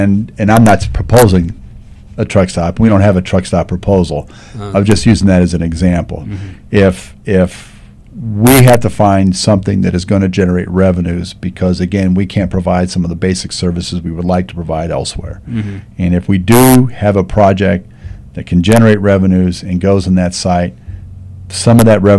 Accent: Argentine, Kansas, United States; I grew up in Argentine, Turner in Argentine

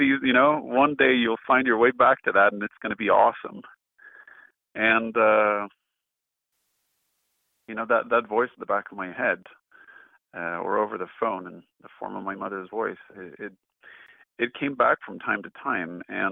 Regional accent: Sweden; And then we moved to Sweden, my home country, and I worked there for the government for a while.

